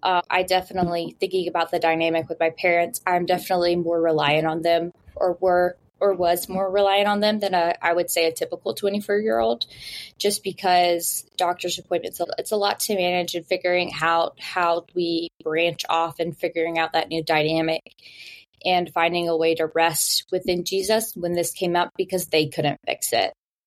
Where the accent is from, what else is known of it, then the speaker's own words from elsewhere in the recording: Birmingham, Alabama, United States; now in California, United States; I am actually all the way out in California, so very far from home. Born and raised in Birmingham, graduated from Vestavia High School and then went to Alabama